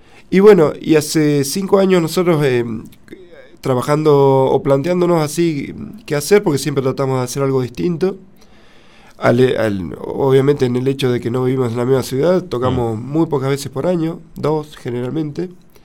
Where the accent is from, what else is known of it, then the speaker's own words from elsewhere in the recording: Lincoln, Buenos Aires Province, Argentina; Estoy hablando de allá de la ciudad de Lincoln, que es de donde somos nosotros, provincia de Buenos Aires.